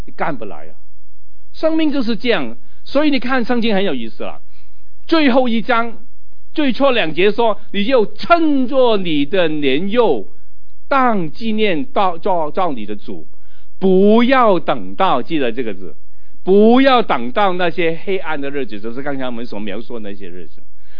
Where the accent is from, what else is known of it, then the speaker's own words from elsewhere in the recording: Hong Kong; 有两句话我们中国人很喜欢讲，起码我们香港人很喜欢讲的